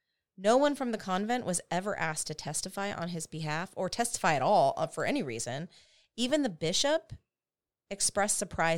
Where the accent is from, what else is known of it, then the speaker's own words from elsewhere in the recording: Texas, United States; born there; I was born in Texas, so I am a Texan. Relax. We're not making fun of you. I love Texas.